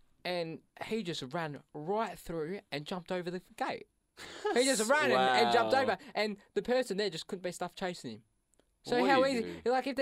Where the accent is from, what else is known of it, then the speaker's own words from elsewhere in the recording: Sydney, New South Wales, Australia; I said that I wasn't from this area. I was from Sydney.